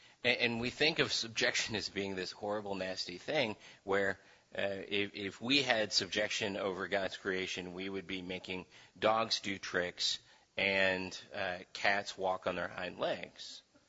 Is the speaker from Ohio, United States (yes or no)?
no; St. Louis, Missouri, United States; That's why in my hometown of St. Louis, Missouri, that right around the corner from my parents' house, just a few blocks away, there is this store that is devoted entirely to guardian angels.